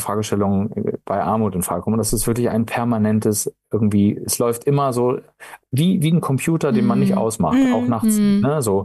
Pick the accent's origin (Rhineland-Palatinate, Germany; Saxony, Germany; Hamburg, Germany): Hamburg, Germany; ich komme ja aus Hamburg